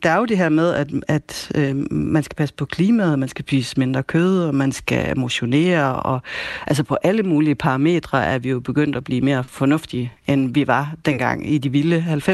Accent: North Denmark Region, Denmark; nu er jeg selv fra Nordjylland, og det er ikke et begreb, jeg sådan går og turer frem med heroppe

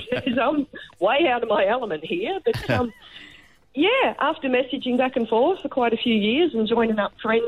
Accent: Australia; for quite a few months before he finds out I'm Australian.

